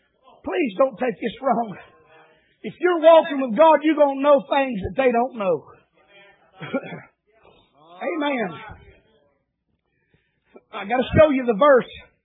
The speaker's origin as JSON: {"language": "English", "region": "Alabama", "country": "United States", "said": "And I ain't smart. I'm from Alabama, y'all."}